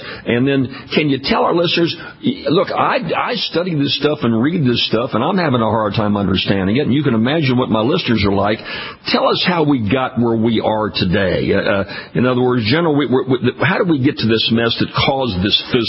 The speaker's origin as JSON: {"language": "English", "region": "Louisiana", "country": "United States", "said": "I'm from Louisiana. We got a pretty bright delegation."}